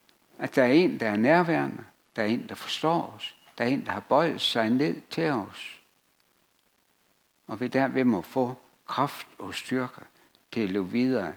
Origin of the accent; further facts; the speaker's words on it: Jutland, Denmark; nu kommer jeg jo fra Jylland